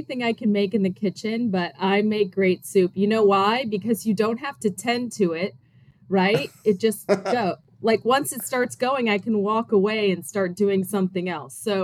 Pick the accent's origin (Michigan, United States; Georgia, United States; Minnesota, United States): Minnesota, United States; Minneapolis; I'm from Minneapolis originally, and chicken and wild rice soup is like the soup.